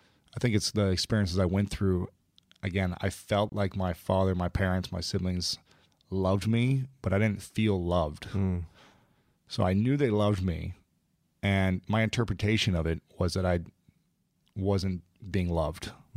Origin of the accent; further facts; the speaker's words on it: Ohio, United States; Yeah. Ohio.